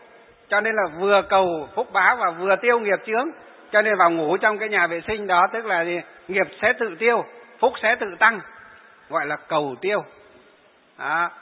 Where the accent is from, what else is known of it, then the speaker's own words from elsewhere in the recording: Hòa Bình, Vietnam; ở trên Hòa Bình, ở tỉnh mà quê hương của tôi á